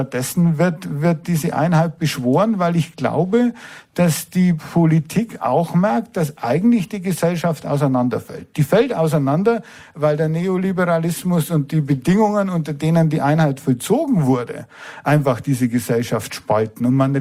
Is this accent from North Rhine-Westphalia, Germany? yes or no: no; Regensburg, Bavaria, Germany; Ich bin aus Regensburg.